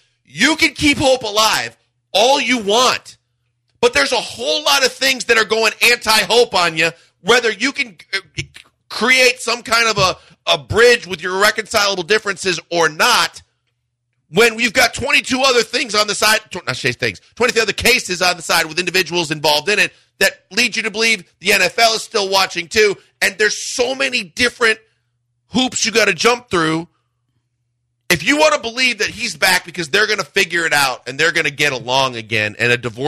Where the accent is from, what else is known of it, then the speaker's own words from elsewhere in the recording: Milwaukee, Wisconsin, United States; I'm from Milwaukee, by the way, so I don't take it personally